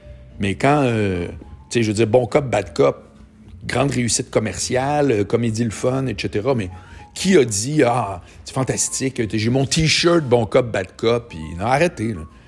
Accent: Quebec City, Quebec, Canada; j'y habite pas, mais je viens de Québec, puis j'ai fait mon cours jusqu'à l'université, mon stage, tout.

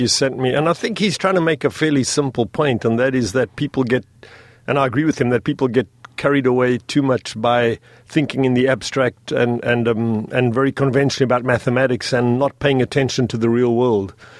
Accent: South Africa; now in United States; I'm originally South African.

